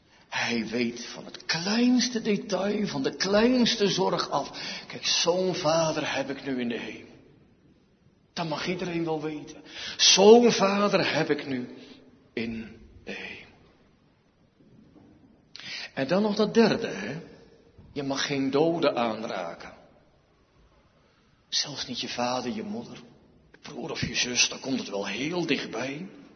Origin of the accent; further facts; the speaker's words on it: Netherlands; Ik ben geen Chinees. Ik ben een Nederlander.